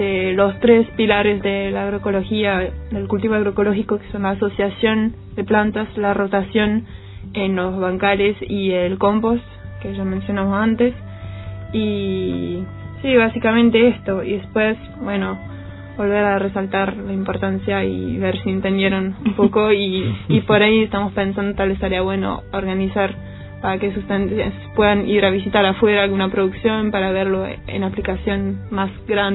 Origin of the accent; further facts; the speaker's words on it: France; Spanish is a second language; moved away as an adult; now in Argentina; Bueno, sí, tengo un acento que me queda todavía. Soy de Francia, pero no estoy en intercambio, vivo acá hace 3 años